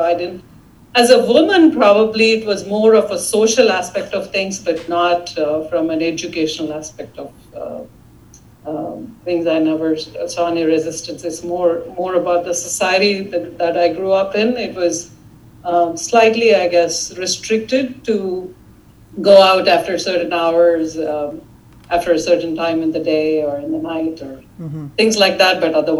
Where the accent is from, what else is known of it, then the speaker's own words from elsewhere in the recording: India; I was born and raised in India.